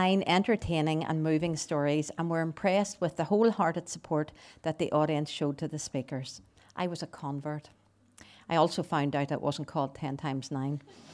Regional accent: Northern Ireland, United Kingdom; But I'm from Bandit Country, where we're inclined to view laws and rule keeping with a more flexible approach and a view that they're always open to interpretation.

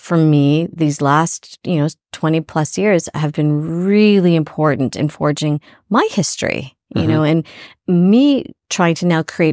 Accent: Canada; And as a Canadian.

